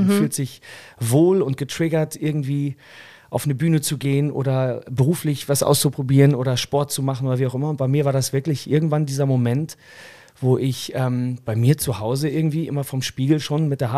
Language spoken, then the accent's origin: German; Sendenhorst, North Rhine-Westphalia, Germany; Da gab es so einen Blumenladen bei uns in der Stadt Sendenhorst, wo ich herkomme.